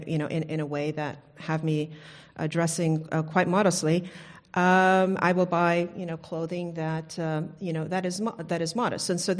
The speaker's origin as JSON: {"language": "English", "country": "United States", "said": "I'm an American, so I will eat all sorts of different types of American food, Mexican, Italian, Middle Eastern, and so forth."}